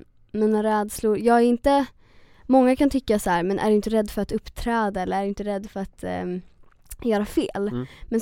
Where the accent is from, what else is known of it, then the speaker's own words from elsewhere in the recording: Sweden; älskar Sverige på ett sätt. Jag är uppväxt här liksom. Och jag känner att jag behöver ändå stöd från Sverige. Jag ska inte strunta i Sverige, det är ändå mitt hemland.